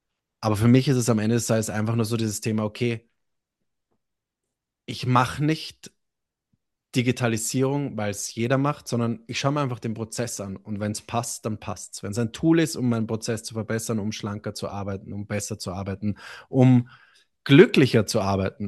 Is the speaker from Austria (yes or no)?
yes; Vienna, Austria; ich bin nicht nur Österreicher, ich bin Wiener, was viel wichtiger ist für uns Wiener.